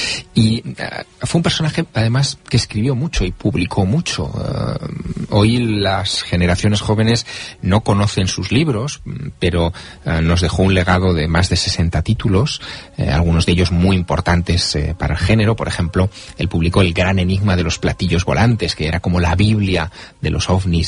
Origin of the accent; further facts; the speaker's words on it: Teruel, Aragon, Spain; Sí, yo soy de Teruel capital.